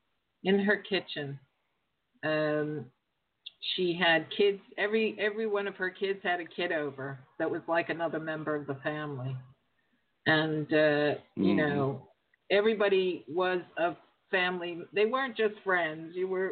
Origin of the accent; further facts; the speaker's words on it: Pennsylvania, United States; Yeah, I was raised on Rosecrest Drive in Stanton Heights.